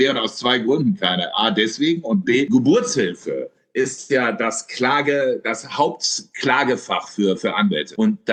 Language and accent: German; Cologne, North Rhine-Westphalia, Germany; Ich komme aus Köln, ich trinke nur Plörre